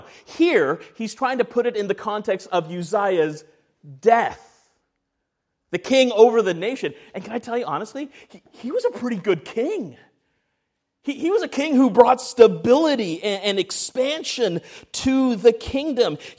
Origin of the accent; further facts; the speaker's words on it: Ontario, Canada; I grew up in Canada, near Toronto, southern part of Ontario. I grew up about 30 minutes away from a place called Niagara Falls.